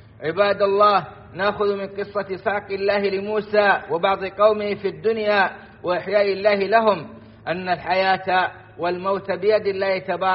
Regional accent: Saudi Arabia; اللهم أدم على بلادنا السعودية أمنها وإيمانها واستقرارها

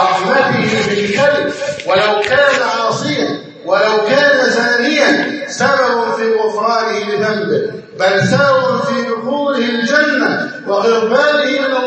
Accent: Egypt; اللهم احفظ بلدنا مصر، اللهم احفظ مصر

